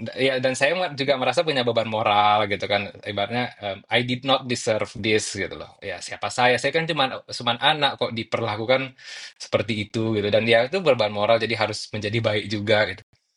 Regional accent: Medan, North Sumatra, Indonesia; Jadi saya itu pas tumbuh besar di Medan itu datang dari sekte agama Islam juga. Kalau pernah dengar namanya tarikat gitu. Jadi saya itu memang anak gurunya, anak mursyidnya.

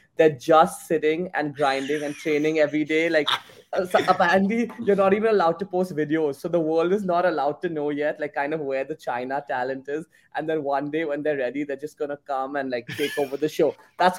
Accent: Mumbai, Maharashtra, India; it's February 8th to 11th in my hometown, Mumbai.

